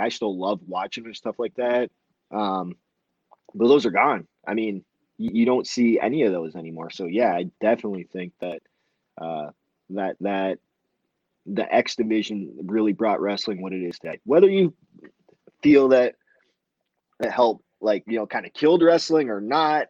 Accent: Canada; I'm Canadian wrestling illegally in the US.

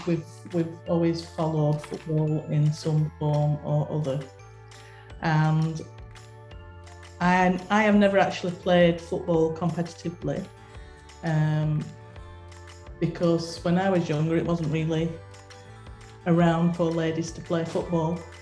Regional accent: Chipping, North West England, United Kingdom; I live in Chipping and I was born in Chipping and I stayed in Chipping.

